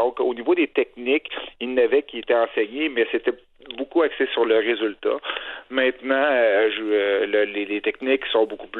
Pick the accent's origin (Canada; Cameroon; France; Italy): Canada; Saint-Georges, Quebec; Moi, je viens de Saint-Georges.